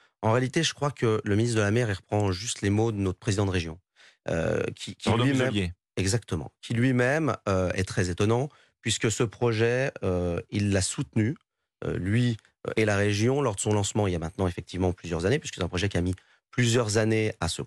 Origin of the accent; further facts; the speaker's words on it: France; je suis français, je crois en mon pays